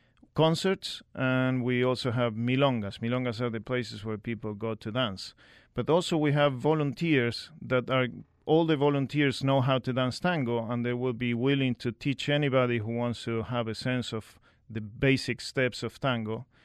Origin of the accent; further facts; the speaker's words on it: New York City, New York, United States; And also, I'm from New York City.